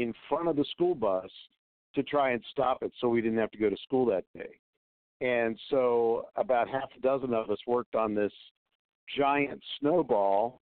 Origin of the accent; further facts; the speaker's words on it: Pittsburgh, Pennsylvania, United States; Well, I grew up in Pittsburgh, and in the east suburbs of Pittsburgh, and snowball battles were just a way of life.